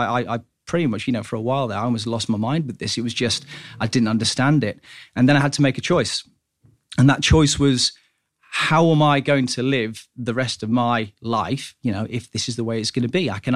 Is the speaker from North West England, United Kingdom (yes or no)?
yes; North West England, United Kingdom; Okay, so I come down from Cheshire for this evening